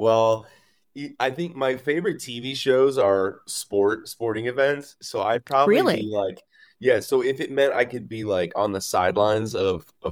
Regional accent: Chicago, Illinois, United States; But I grew up in Chicago, so the Chicago teams will always have my heart.

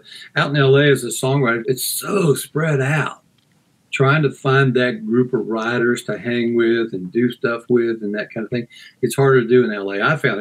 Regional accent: Texas, United States; Well, I grew up in Texas, and of course, Texas is its own nation. But yeah, I grew up there and, you know, grew up in the country and drove tractors, baled hay, and did all this stuff.

